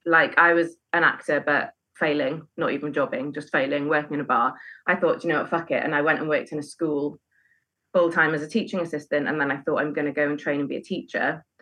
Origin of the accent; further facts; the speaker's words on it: Wales, United Kingdom; also born or lived in London; I'm from Pembrokeshire in West Wales, where I now live, but I was living in London at the time.